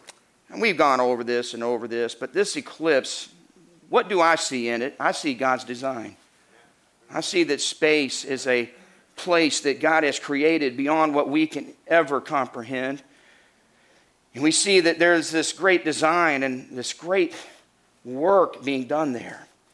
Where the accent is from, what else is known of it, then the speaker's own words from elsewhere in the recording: Walnut Ridge, Arkansas, United States; I'm from Arkansas, amen? Born in Walnut Ridge. When the name Nut is in your birthplace, there's only so much seriousness you're ever going to get in life.